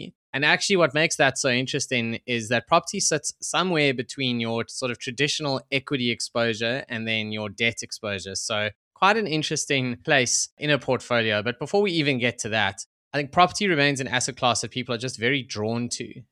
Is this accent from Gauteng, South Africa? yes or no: yes; Johannesburg, Gauteng, South Africa; I grew up in Joburg where the weather's good a lot.